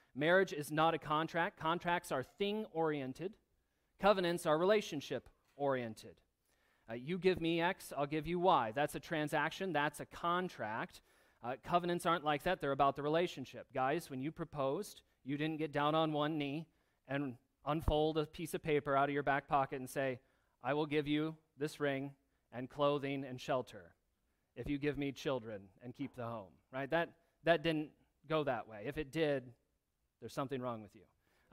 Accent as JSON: {"language": "English", "region": "Michigan", "country": "United States", "tie": "born or raised there", "lives_now": "Northville, United States", "said": "We didn't have fisher cats where I grew up in Michigan. We had deer and foxes, but I see more of them here."}